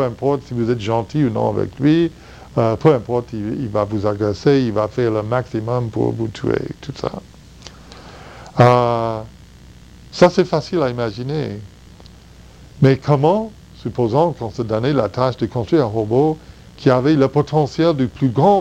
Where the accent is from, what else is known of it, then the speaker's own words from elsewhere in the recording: the South, United States; French is a second language; moi je viens du sud des États-Unis, et c'est là où on a eu beaucoup de problèmes raciaux, beaucoup de préjugés raciaux, surtout entre les Noirs et les Blancs.